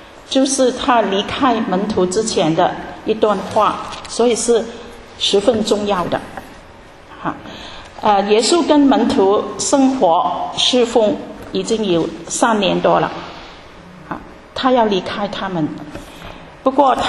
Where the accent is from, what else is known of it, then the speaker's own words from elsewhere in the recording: Hong Kong; Chinese is a second language; 我是从香港来的，我第一次来德国，也第一次来这里分享